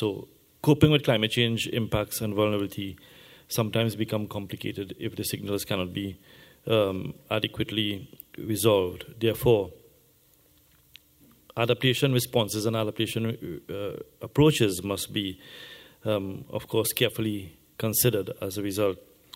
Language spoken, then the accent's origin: English; Trinidad & Tobago; I'm from Trinidad and Tobago, as you may know, which is a small island developing state in the Southern Caribbean.